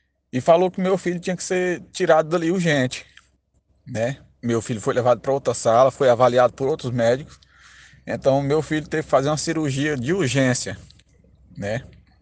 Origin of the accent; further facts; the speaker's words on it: Canaã, Brazil; sou de Canaã, já sou de Canaã, moro em Canaã há quase, né, minha família mora aí há quase 30 anos.